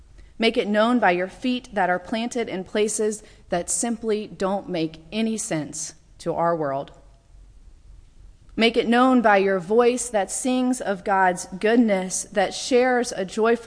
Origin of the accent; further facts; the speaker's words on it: North Carolina, United States; as a young girl growing up in Western North Carolina, the threat of perishing was enough to get me to pray the prayer of salvation with my dog